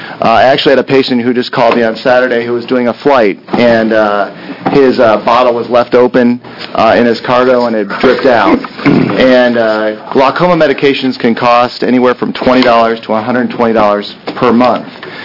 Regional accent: Portland, Oregon, United States; I'm an ophthalmologist from Portland, Oregon.

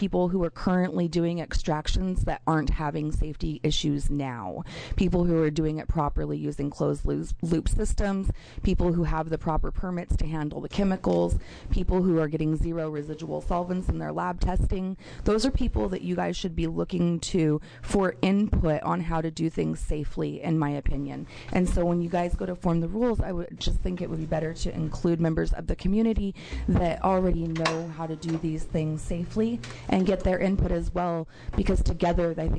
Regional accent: Happy Valley, Oregon, United States; I'm from Happy Valley, Oregon.

